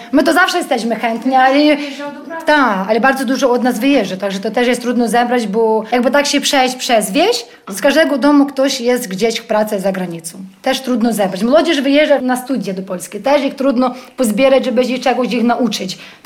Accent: Dobromyl, Lviv Oblast, Ukraine; Polish is a second language; moved away as an adult; żyję tutaj kupę lat już, bo sama jestem, stąd nie jestem rodem, po prostu... A ja z Dobromila aż w tę stronę tam, Dobromila. Tutaj wyszłam za mąż

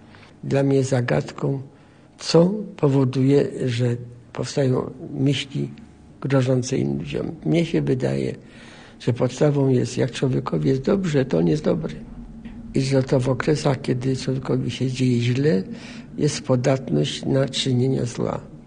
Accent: Łódź, Łódź Voivodeship, Poland; Mam sentyment do Lodzi jako miejsca mojego urodzenia. A jak przyjeżdżam, to mam uczucie ciepła.

